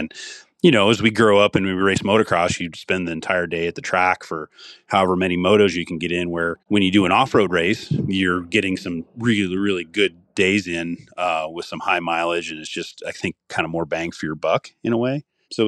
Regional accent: Midwest, United States; I grew up in the Midwest and there wasn't a lot of information about how to eat healthier and how to do things.

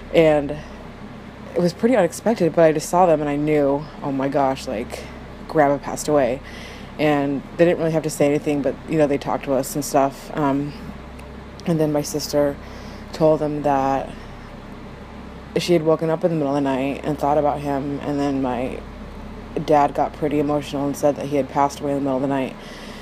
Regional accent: Pacific Northwest, United States; I'm from the Pacific Northwest.

